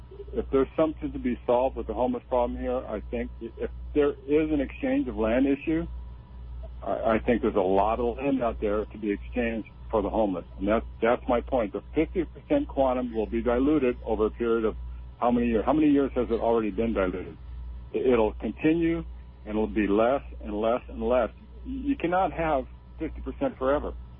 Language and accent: English; Lanikai, Hawaii, United States; I'm from Lanikai myself